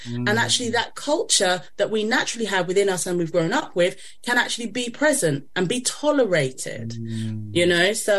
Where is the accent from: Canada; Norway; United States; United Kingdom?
United Kingdom; I'm black, I'm British, but I'm also of a Caribbean upbringing.